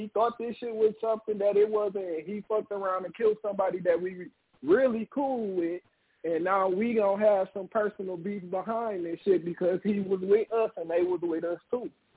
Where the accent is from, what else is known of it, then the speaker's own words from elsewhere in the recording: Houston, Texas, United States; I think it ain't that they didn't respect … because I'm from Houston.